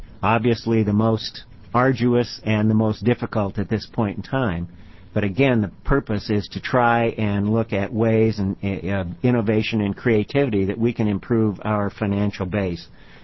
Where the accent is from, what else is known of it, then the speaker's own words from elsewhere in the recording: Great Falls, Montana, United States; now in Salem, United States; I grew up in Great Falls, Montana. I was destined to become a smelter worker with the Anaconda Copper Mining Company in the 1950s, but my parents decided to move to Oregon for a variety of reasons. And so we came to Salem.